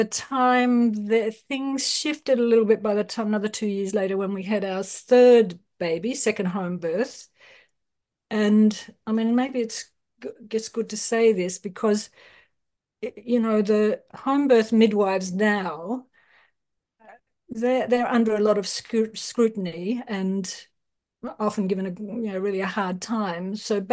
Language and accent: English; Australia; I mean, I'm Australian. My husband at that point was, so he's from England. That's how come we're over there having that baby. Came back here to Australia